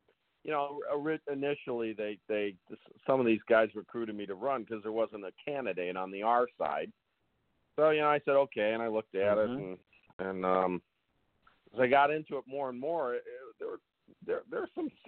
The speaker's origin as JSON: {"language": "English", "town": "Cleveland", "region": "Ohio", "country": "United States", "tie": "born or raised there", "said": "No, I grew up in Cleveland."}